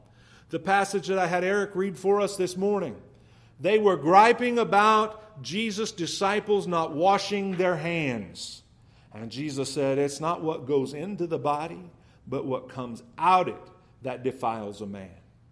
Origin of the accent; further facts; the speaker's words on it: Kansas, United States; now in Texas, United States; I grew up in Kansas. I told you everybody up there says, you guys